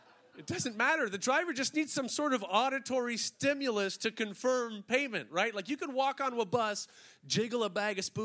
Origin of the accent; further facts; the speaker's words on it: Montreal, Quebec, Canada; moved away as an adult; now in Toronto, Canada; I'm from Montreal originally, but I've been living here. Good. It's great. And I've been living here in Toronto for a good 15 years.